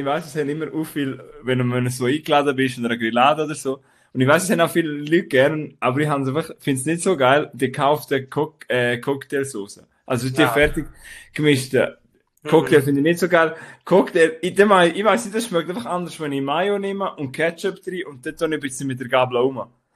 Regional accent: Switzerland; wir sind ja alle Schweizer, die dazu hören

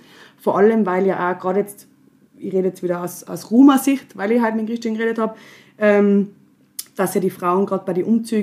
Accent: Innsbruck, Tyrol, Austria; also ich bin ja eine Innsbruckerin

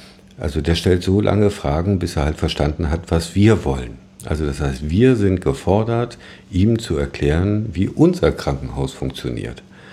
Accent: Thuringia, Germany; Wir kommen ja aus dem Saale-Holzland-Kreis.

